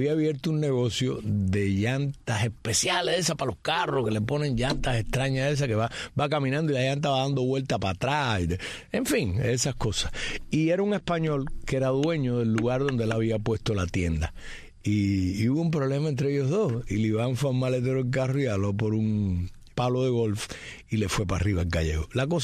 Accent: Cuba; como somos los cubanos, que tú sabes que somos muy aguachosos y formalíos

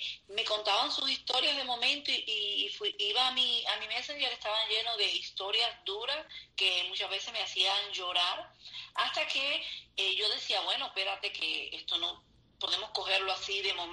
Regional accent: Cuba; Yo soy, imagínate, viciosa al café como cada cubano.

